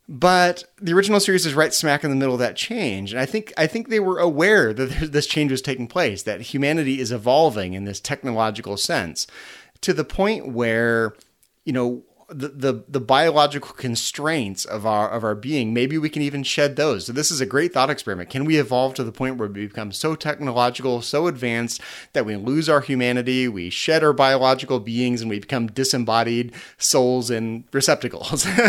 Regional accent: Vacaville, California, United States; She was born in 1917 in my hometown here in Vacaville.

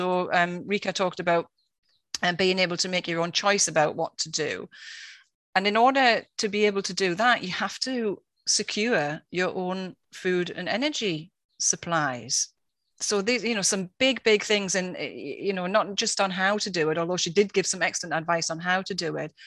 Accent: England, United Kingdom; also born or lived in Germany; I grew up in England, and then I moved to Germany, where I lived for 20 years. And then I moved to the Outer Hebrides

